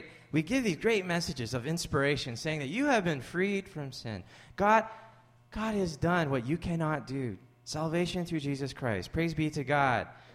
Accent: Canada; I mean, I'm Canadian, right?

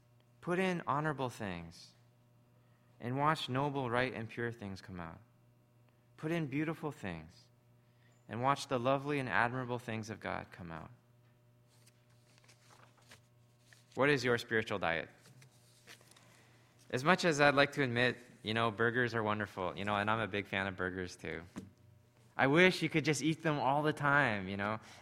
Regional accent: Edmonton, Alberta, Canada; growing up in Canada, in Edmonton, it gets really cold. You know, it's like minus 20 below freezing, and I'm talking Celsius here as a Canadian.

